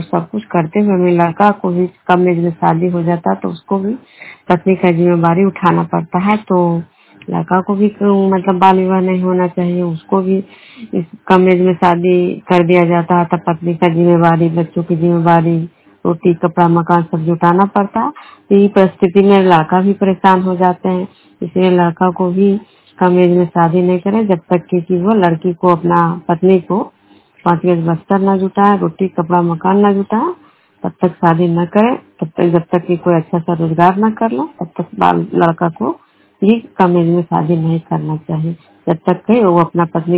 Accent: Vishnupur, Bihar, India; मैं विष्णुपुर ग्राम खड़गा पंचायत नालंदा जिला नवनसा प्रखंड की निवासी हूँ।

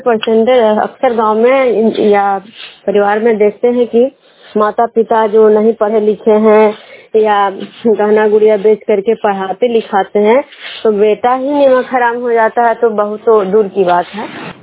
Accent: Bishnupur, Bihar, India; मैं बिष्णुपुर ग्राम खजरा पंचायत नालंदा जिला नवनसा प्रखंड के निवासी हूँ।

